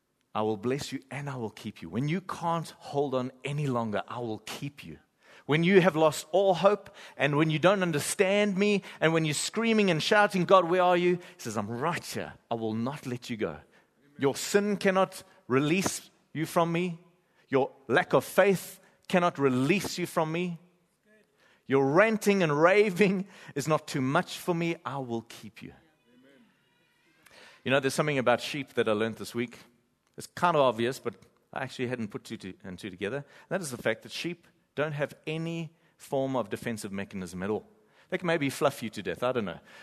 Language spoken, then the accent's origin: English; KwaZulu-Natal, South Africa; I come from the Bluff with a calculator, and it's about 908,000 rand per show.